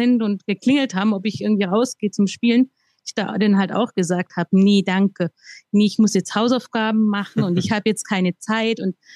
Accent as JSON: {"language": "German", "town": "Hilzingen", "region": "Baden-Württemberg", "country": "Germany", "said": "Ich komme aus Baden-Württemberg, aus Hilzingen. Das ist so ein kleiner Ort im Landkreis Konstanz."}